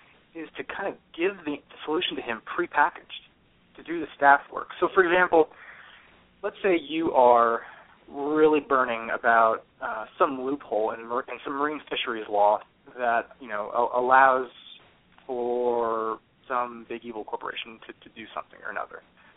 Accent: Bethlehem, Pennsylvania, United States; I'm a kid from Bethlehem, Pennsylvania. I did not come from some sort of Scion family of Washington.

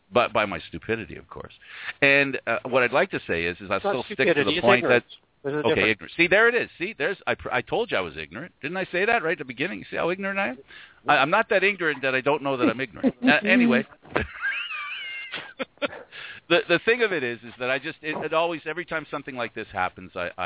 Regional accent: Canada; it's okay not to give it to us because we're Canadian

